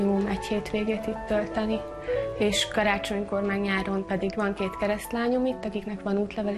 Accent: Budapest, Hungary; csomó értéket megismertem, amit eddig így otthon Budapesten így nem tudtam megismerni.

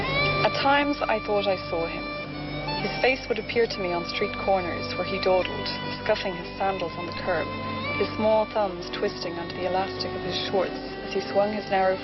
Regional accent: Ireland; I'm a writer, a novelist. I'm from Ireland and I live in Dublin with my husband and our baby daughter.

